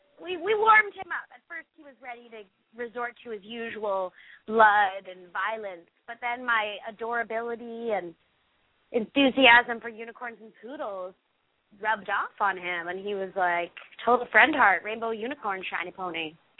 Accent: San Francisco, California, United States; But I'm from San Francisco, so I'm like a total Chinese food snob, you know.

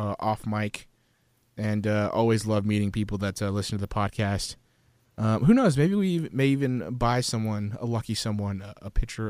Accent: Atlanta, Georgia, United States; because I'm from Atlanta and not from Charleston.

